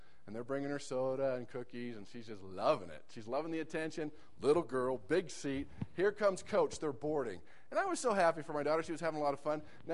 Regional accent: California, United States; I grew up in California.

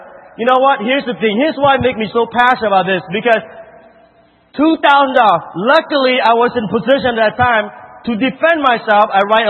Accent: Laos; because I came from Laos to this country.

